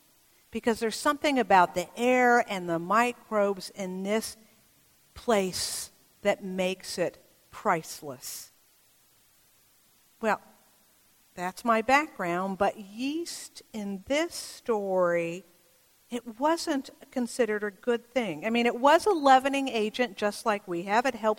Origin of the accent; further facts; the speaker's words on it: Bay Area, California, United States; I mean, I grew up in the Bay Area.